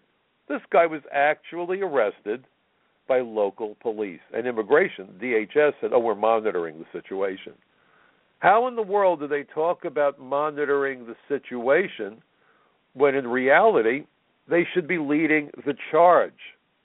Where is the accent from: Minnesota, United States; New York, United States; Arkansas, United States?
New York, United States; New York State, my home state, it's the trifecta.